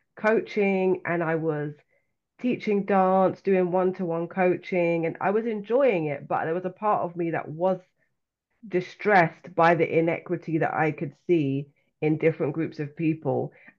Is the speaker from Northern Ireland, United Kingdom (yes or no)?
no; London, United Kingdom; accent: London; And I grew up in London, and London, well, if you've got people from the UK or anyone from the US who watches Top Boy, that's the kind of slang that I had.